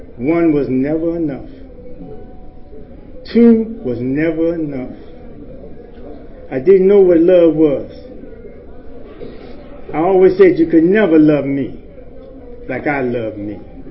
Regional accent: Washington, District of Columbia, United States; I grew up in Washington, D.C. with behavior that was already, had already picked up.

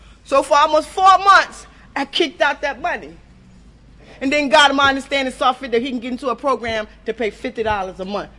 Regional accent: Norfolk, Virginia, United States; I'm from Norfolk, Virginia, and ain't nothing wrong with it.

